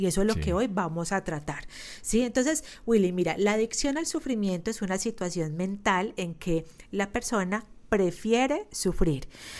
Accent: Colombia; yo lo celebro en septiembre porque yo soy

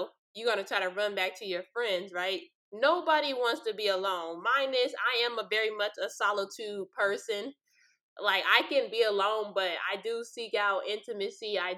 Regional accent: Los Angeles, California, United States; but we had a house in Los Angeles. By the way, I'm from Los Angeles.

